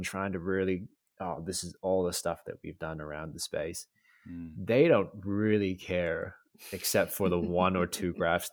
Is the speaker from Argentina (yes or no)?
no; Christchurch, Canterbury, New Zealand; also born or lived in United States; Yeah. So I grew up there. We moved from the States when we were 10. So I grew up in Christchurch.